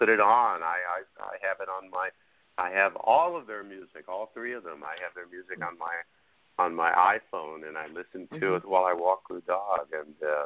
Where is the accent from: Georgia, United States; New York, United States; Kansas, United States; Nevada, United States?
Kansas, United States; now in Los Angeles, United States; Well, it's a very good question because, you know, I grew up in Kansas and I grew up a Chiefs fan, but then I moved to Los Angeles.